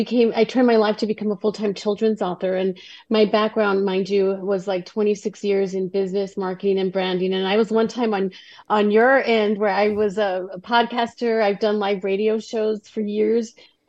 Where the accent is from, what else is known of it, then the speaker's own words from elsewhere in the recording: El Paso, Texas, United States; now in California, United States; I grew up Catholic, and I've been a Hispanic family, born and raised in El Paso, Texas. I currently reside in California.